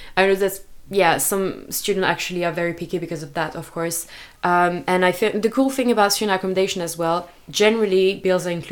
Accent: France; English is a second language; because I was coming from France.

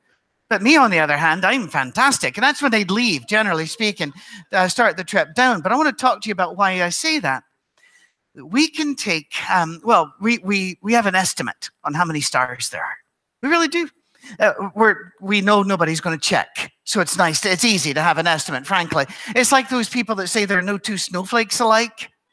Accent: Isle of Skye, Scotland, United Kingdom; now in Nashville, United States; I am from the Isle of Skye, an island just to the west coast of Scotland. I have an Irish mother and a Scottish father.

